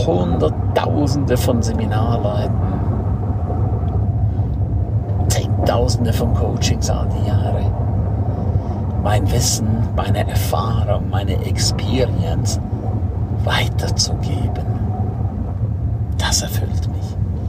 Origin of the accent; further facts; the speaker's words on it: Graubünden, Switzerland; first language Romansh; German is a second language; ich hätte jetzt eigentlich rätoromanisch reden können, ja. Meine Muttersprache